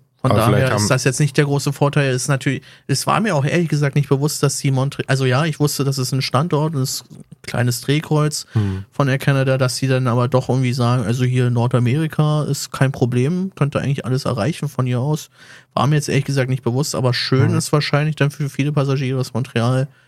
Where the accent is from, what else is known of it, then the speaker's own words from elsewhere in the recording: Berlin, Germany; Natürlich als Berliner.